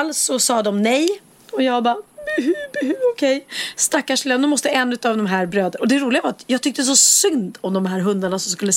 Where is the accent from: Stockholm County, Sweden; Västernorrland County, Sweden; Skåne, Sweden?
Stockholm County, Sweden; Stockholm; also born or lived in Gothenburg; Så när jag var i Göteborg så pratade jag göteborgska med mina klasskompisar. Men sen när jag kom hem och fortsatte då ettan här hemma i Sverige, i Stockholm, så pratade jag inte göteborgska längre.